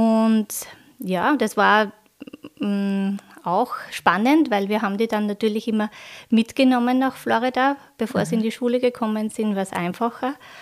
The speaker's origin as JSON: {"language": "German", "country": "Austria", "said": "Also es ist dieser Fachkräftemangel genauso spürbar wie bei uns in Österreich"}